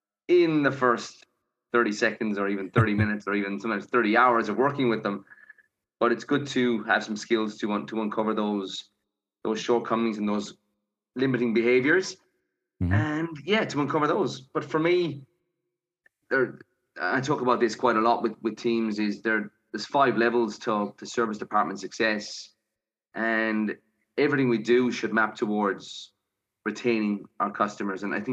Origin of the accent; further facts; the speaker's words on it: Ireland; now in Melbourne, Australia; I'm an Irishman living in Melbourne, Australia.